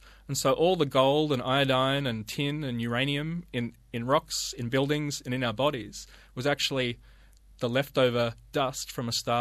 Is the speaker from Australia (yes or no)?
yes; Australia; well, you know, I'm Australian.